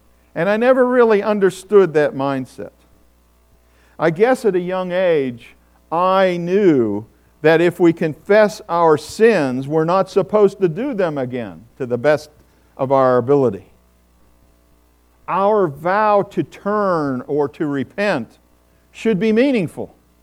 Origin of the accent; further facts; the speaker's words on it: Pittsburgh, Pennsylvania, United States; I remember as I was growing up in Pittsburgh, we were a Lutheran family in the midst of a Roman Catholic community.